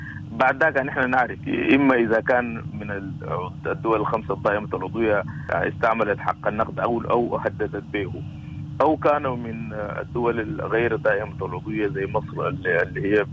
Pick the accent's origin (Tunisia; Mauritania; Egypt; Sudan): Sudan; دي مسؤوليتنا كلنا كسودانيين إننا نتضامن ونتضافر ونقول لا للعنف